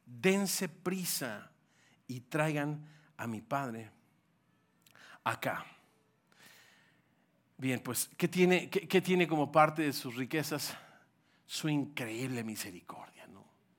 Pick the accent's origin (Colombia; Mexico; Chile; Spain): Mexico; Yo soy mexicano, como ustedes saben, nuestro país